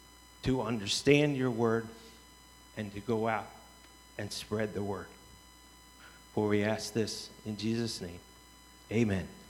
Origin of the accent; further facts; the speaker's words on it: Maryland, United States; We're from Maryland, and we've got that North Point city over on the other side of the world, you know.